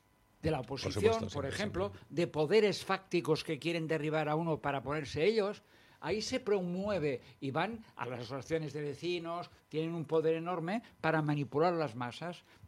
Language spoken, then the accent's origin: Spanish; Esplugues de Llobregat, Catalonia, Spain; now in Sant Just Desvern, Spain; soy de Esplugas de Llobregat, vivo en Sant Just ahora, pero nací en Esplugas, y bueno, hace muchos años que vivo en Sant Just